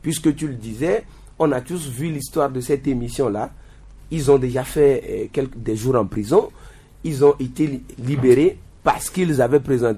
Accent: Togo; Je veux croire que on peut avoir un sursaut patriotique en tant que Togolais

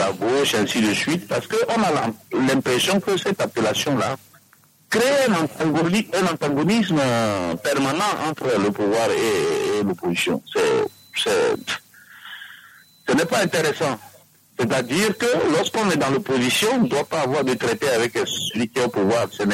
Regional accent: Togo; Alors que ensemble, nous sommes tous des Togolais, on a de bonnes idées

